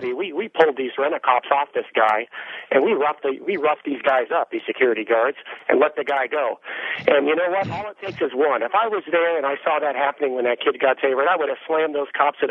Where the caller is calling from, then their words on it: San Francisco, California, United States; I'm actually calling from San Francisco